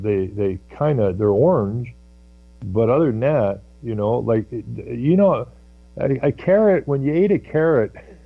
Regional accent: Ontario, Canada; But I mean, we grew up in the Ottawa Valley.

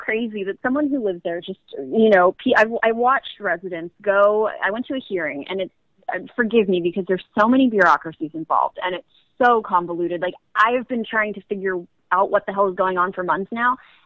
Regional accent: Granada Hills, California, United States; I grew up in Granada Hills

